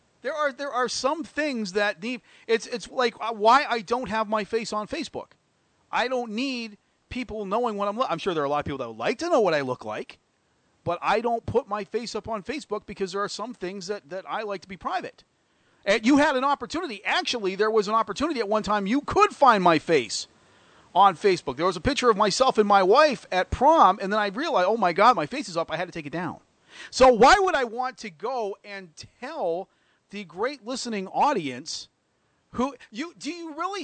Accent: Canada; Besides, I'm Canadian.

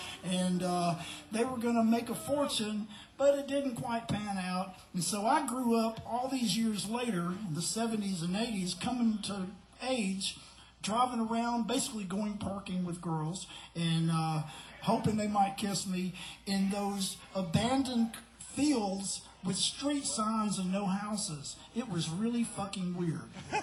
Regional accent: Florence, Alabama, United States; But I grew up in Florence, Alabama, which is just across the river from Muscle Shoals, Alabama

